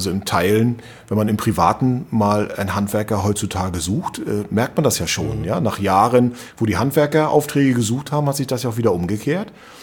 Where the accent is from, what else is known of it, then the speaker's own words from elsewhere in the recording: Rostock, Mecklenburg-Vorpommern, Germany; born there; auch als Landeskind, ich bin ja eben gebürtiger Rostocker